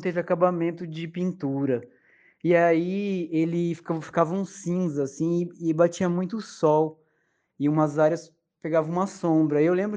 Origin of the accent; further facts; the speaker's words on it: Piraju, São Paulo, Brazil; eu sou natural de Piraju, né? Nascido e criado até os 20 anos em Piraju.